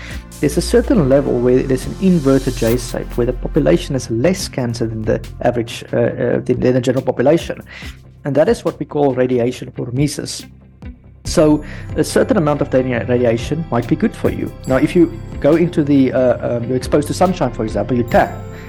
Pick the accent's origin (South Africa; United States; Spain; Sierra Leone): South Africa; now in France; I stay in France, but I'm actually from South Africa originally.